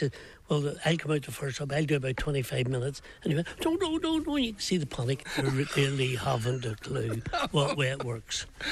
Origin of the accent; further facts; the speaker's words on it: Belfast, Northern Ireland, United Kingdom; Ah, oh, ma'am, where are you from? North Belfast, a wee bit like yourself.